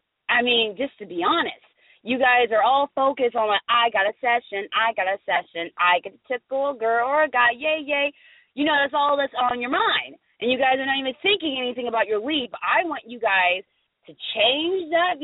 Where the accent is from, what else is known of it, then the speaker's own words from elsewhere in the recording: Florida, United States; I live in the South. If I wanted to be cold, I live up north. I'm just saying. I'm from Florida for a reason. And my dad's from the island, so I got warm blood all running all through these veins.